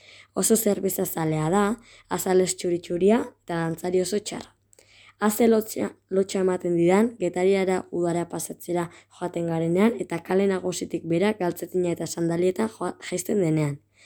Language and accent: Basque; Azpeitia, Basque Country, Spain; born there; 10 urte ditut eta azpeitiarra naiz jaiotzez.